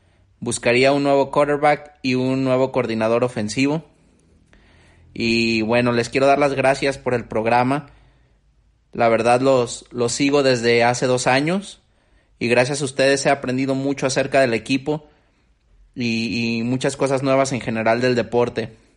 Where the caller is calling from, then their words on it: Guadalajara, Jalisco, Mexico; de Guadalajara, México.